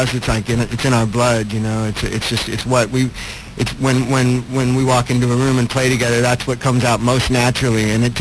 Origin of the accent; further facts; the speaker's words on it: New York, United States; born there; I was born in New York